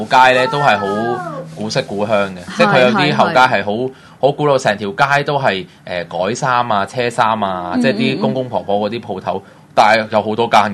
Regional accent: Hong Kong; 我哋譬如我哋煮湯，我哋香港人咪蠔仔咪就咁落去咯

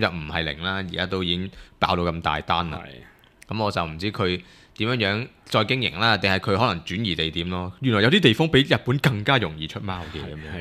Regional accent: China; 呢啲喺日本代考試嘅呢啲真係簡直丟曬我哋中國人嘅架。

